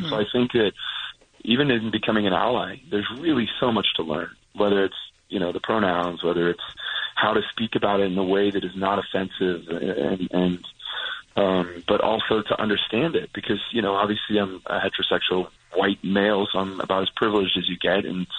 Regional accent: Las Vegas, Nevada, United States; And I was raised, so I was raised in Las Vegas. That's my hometown, but I did go to school in Utah, BYU

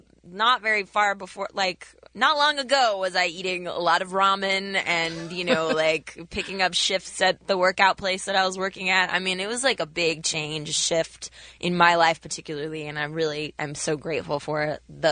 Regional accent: Texas, United States; I grew up in Texas. My parents immigrated from South America when I was 2.

